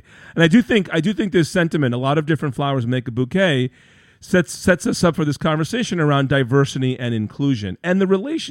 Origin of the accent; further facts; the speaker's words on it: Queens, New York, United States; So I grew up in Queens, New York, in a middle-class family, son of a union worker and a mom who cut hair.